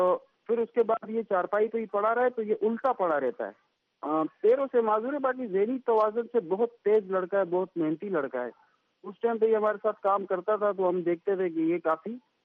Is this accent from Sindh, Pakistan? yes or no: yes; Karachi, Sindh, Pakistan; میں کراچی سے ہوں اور پیچھے میں سوات سے منگورا سے تعلق رکھتا ہوں کمبر سے.